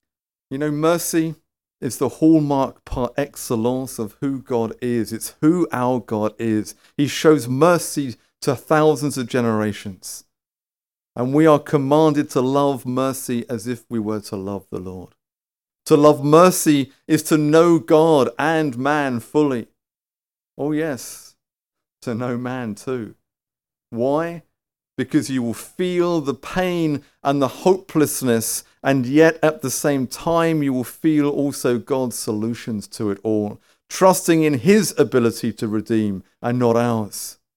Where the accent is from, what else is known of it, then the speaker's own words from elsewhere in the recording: United Kingdom; Behind closed doors, because we're British.